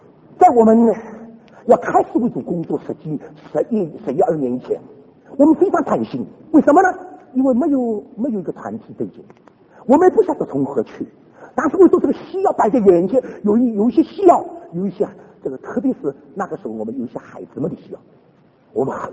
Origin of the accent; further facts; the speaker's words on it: China; 一进去我们中国人看了很舒服的